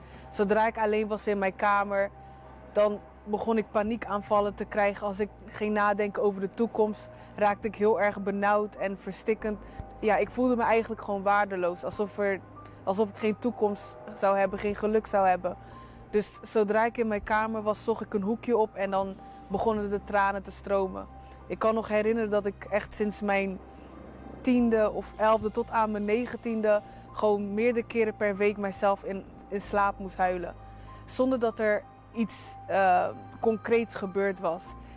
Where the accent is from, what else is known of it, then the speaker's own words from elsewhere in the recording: Rotterdam, South Holland, Netherlands; ik kom uit Rotterdam.